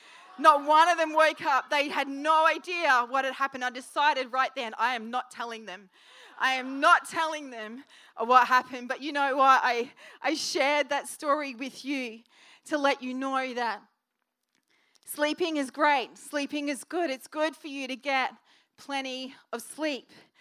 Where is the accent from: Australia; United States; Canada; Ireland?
Australia; Queensland; see, I grew up in North Queensland, and one of the things we love up there is mangoes.